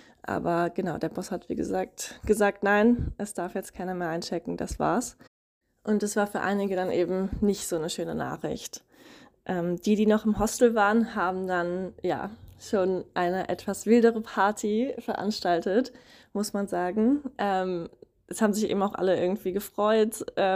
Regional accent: Germany; Vier Briten, vier britische Jungs waren noch da, eine Amerikanerin, ein Kiwi. Und ich als Deutsche.

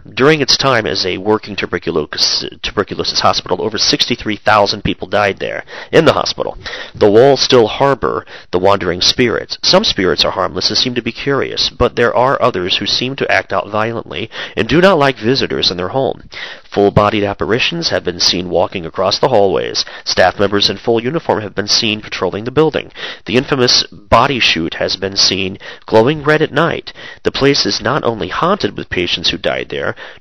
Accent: Chillicothe, Ohio, United States; the Majestic Theater here in my hometown where the webcast comes from, Chillicothe, Ohio

